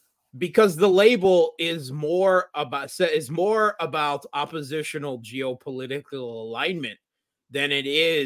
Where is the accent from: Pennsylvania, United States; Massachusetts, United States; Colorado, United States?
Pennsylvania, United States; Scranton; born there; I'm originally from Scranton, Wilkes-Barre, Pennsylvania. That's where I was born anyway.